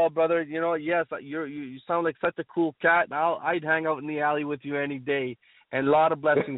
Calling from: Canada; I'm calling from Canada

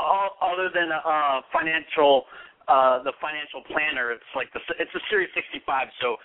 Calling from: Michigan, United States; I'm calling from Michigan.

